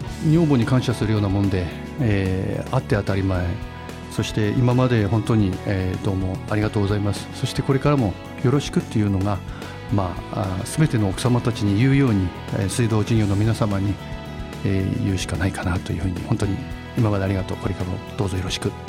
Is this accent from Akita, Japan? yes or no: yes; Yokote, Akita, Japan; moved away; まあ若い頃、東京に上京した折なんかは横手の缶の水はやっぱりうまいなというふうに思ったりしてますし